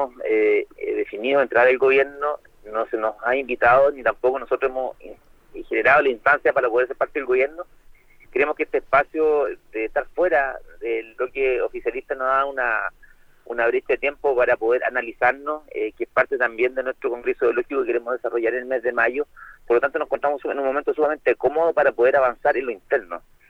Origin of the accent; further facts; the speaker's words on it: Concepción, Biobío, Chile; a toda la gente de la Universidad de Concepción, que le tengo mucho cariño porque yo soy penquista.